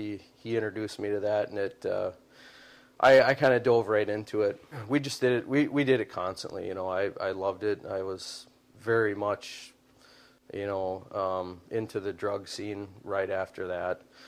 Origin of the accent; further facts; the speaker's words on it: Little Falls, Minnesota, United States; When I got out of the Air Force, I moved back to my hometown, Little Falls.